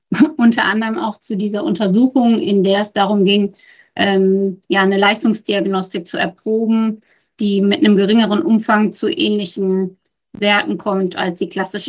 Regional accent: Goch, North Rhine-Westphalia, Germany; moved away as an adult; now in Paderborn, Germany; Ich komme ursprünglich aus Goch am Niederrhein und bin 2005 für das Studium der Sportwissenschaft nach Paderborn gezogen. Also mittlerweile 21 oder fast 21 Jahre in Paderborn.

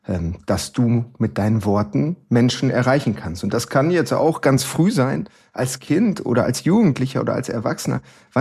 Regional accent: North Rhine-Westphalia, Germany; ich komme auch aus dem Ruhrgebiet

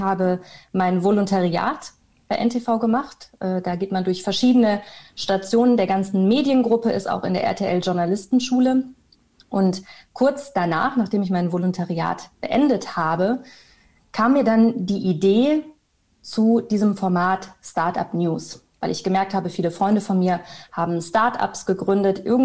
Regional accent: Bielefeld, North Rhine-Westphalia, Germany; now in Cologne, Germany; ich komme aus Bielefeld, bin ich dann mit 19 nach Köln gezogen

